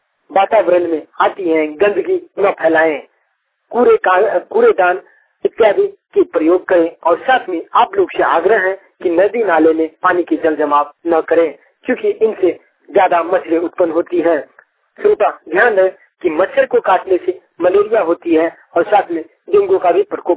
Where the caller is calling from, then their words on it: Bihar, India; धन्यवाद श्रोताओं